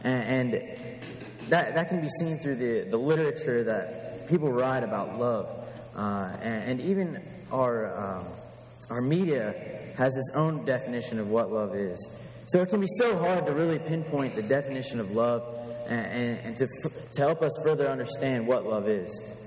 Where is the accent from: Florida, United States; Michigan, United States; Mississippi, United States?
Florida, United States; I'm from Florida, and I'm an accounting major.